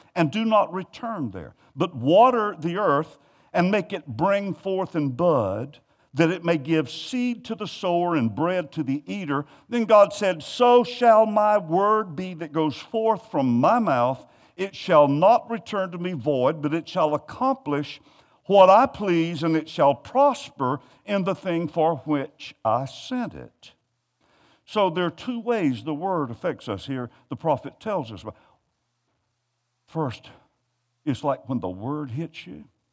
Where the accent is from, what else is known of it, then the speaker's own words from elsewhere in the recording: United States; I had the thought, because I'm an American, I repent for this.